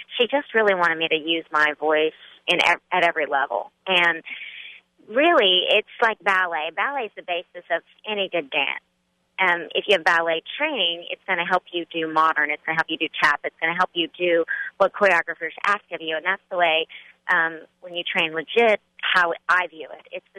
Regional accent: Broken Arrow, Oklahoma, United States; But then again, I'm from Oklahoma, so what do you expect?

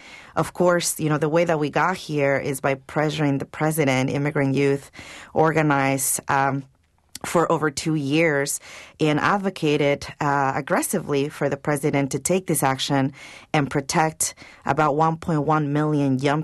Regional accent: New York, United States; For example, we came 17 years ago, and I grew up in New York with my family.

